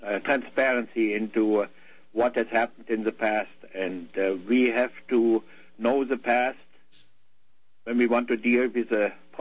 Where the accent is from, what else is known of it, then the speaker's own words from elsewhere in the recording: Germany; English is a second language; Like, when I grew up in Germany, the education and the media was basically court-controlled. We were living in a British-occupied zone.